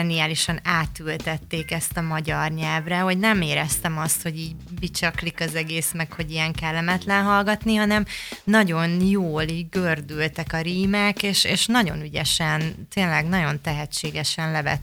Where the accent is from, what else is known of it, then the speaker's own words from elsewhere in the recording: Budapest, Hungary; a kelenföldi Bikás Park, és ez a híres környék, amiről most már metró megálló is lett időközben, és hát én ott nőttem fel